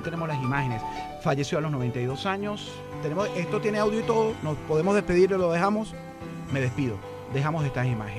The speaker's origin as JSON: {"language": "Spanish", "country": "Venezuela", "said": "nosotros los venezolanos"}